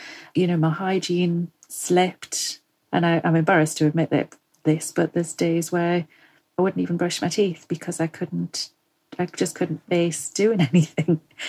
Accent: North East England, United Kingdom; I'm originally from Northumberland.

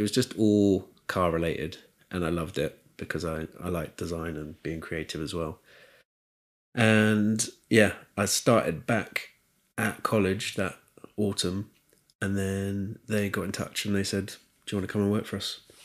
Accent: Chichester, South East England, United Kingdom; Yeah, I grew up in Chichester. After school, I would ride up to the circuit.

